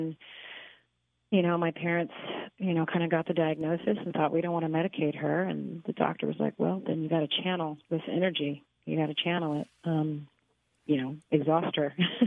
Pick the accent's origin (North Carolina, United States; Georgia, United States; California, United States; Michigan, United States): California, United States; Fresno; In my hometown of Fresno, California. And that was the beginning of the journey for me.